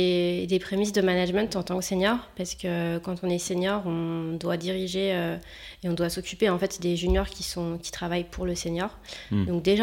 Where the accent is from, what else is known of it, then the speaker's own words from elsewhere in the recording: Lyon, Auvergne-Rhône-Alpes, France; j'ai 32 ans, je suis de Lyon